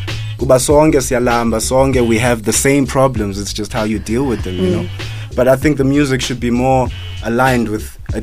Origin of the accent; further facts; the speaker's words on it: Eastern Cape, South Africa; We're saying that earlier on, but coincidentally, we're all from the Eastern Cape.